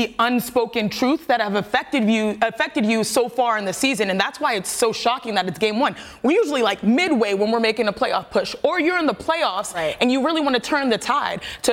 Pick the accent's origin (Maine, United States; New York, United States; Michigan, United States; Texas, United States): Texas, United States; And by the way, I had that fit growing up in Texas.